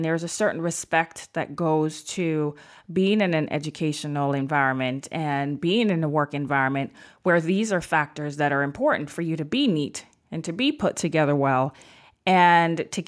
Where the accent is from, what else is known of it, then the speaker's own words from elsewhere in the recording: Jamaica; So I went to Catholic school when I was younger in Jamaica, and we had whites, Asian, black, Indian students.